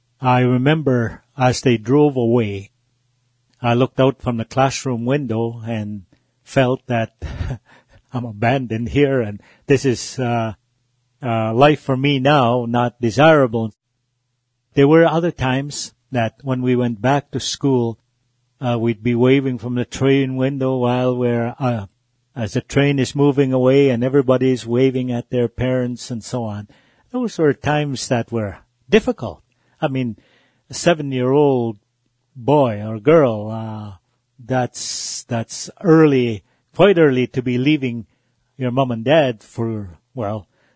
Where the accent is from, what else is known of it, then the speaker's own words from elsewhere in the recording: Alberta, Canada; Whitefish Lake Band, number 128 in Alberta. I am a Cree, and I'm getting older now.